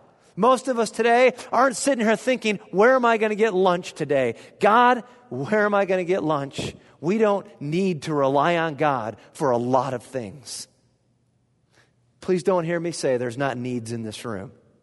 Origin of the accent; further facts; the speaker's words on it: United States; And I realize how self-centered I am as a person and as an American, that I don't consider anyone else in my decisions.